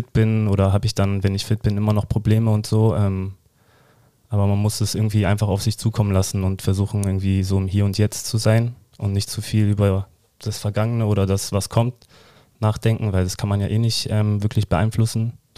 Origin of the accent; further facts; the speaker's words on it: Berlin, Germany; now in Magdeburg, Germany; Meine Heimat ist Berlin, aber Magdeburg ist mein Zuhause und ich fühle mich hier auch so.